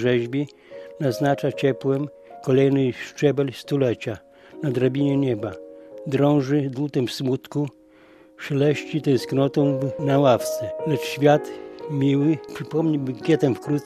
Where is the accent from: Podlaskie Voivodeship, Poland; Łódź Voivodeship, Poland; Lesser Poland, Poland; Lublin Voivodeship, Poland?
Podlaskie Voivodeship, Poland; Kamienna Stara; pochodzę z Kamiennej Starej od urodzenia. Sołtysem jestem, wsika w kolonie Kamienna Stara.